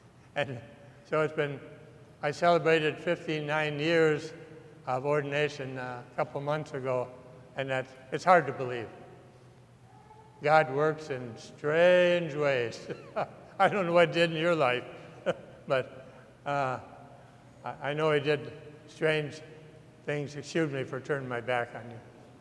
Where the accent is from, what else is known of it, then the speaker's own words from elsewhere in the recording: Wisconsin, United States; now in Tanzania; And that's been between Patch Grove, Mount Hope, and north of Bloomington.